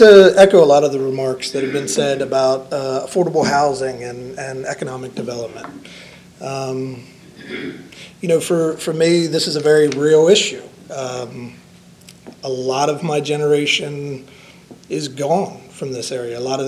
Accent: Lewes, Delaware, United States; As I said, I'm from Lewis, Delaware, local, born here. despite all my gray hairs that come from my four kids, I'm 36.

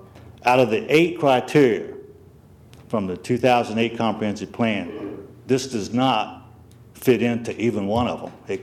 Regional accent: Trap Pond, Delaware, United States; And when I say I'm going to be brief, I mean it. I grew up in the Trap Pond area, and I presently live in the Trap Pond area.

